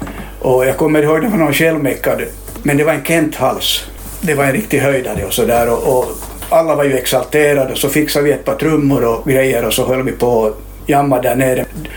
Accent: Helsinki, Uusimaa, Finland; born there; Så jag föddes i Helsingfors då, 56.

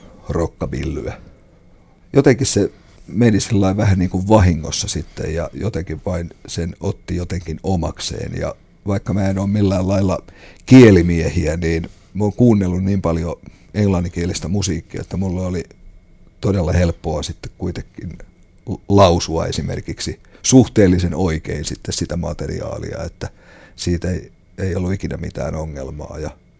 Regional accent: Ostrobothnia, Finland; accent: Ostrobothnian dialect; Että puhuin leveää Pohjanmaan murretta.

